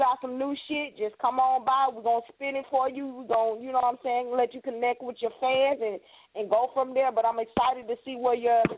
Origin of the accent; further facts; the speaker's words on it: Atlanta, Georgia, United States; I grew up in Atlanta and shit.